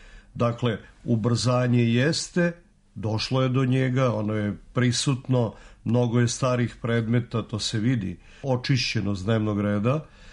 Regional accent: Belgrade, Serbia; ja sam rođen u Beogradu i detinjstvo, odnosno deo detinjstva proveo u Beogradu. I nadimak mi potiče odavde.

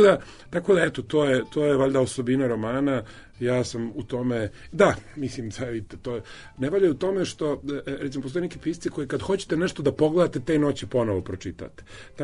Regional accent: Sarajevo, Federation of Bosnia and Herzegovina, Bosnia & Herzegovina; born there; ja sam Sarajlija po rođenju

